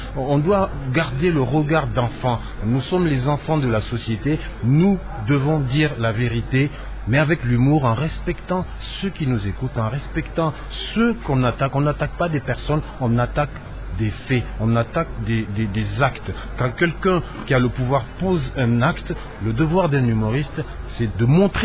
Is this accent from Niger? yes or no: yes; Tillabéri, Niger; first language Hausa; French is a second language; Et chez moi, au Niger